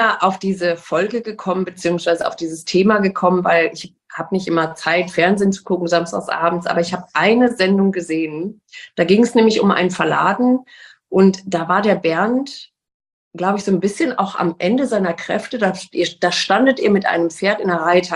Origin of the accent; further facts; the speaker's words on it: North Rhine-Westphalia, Germany; ich komme aus Nordrhein-Westfalen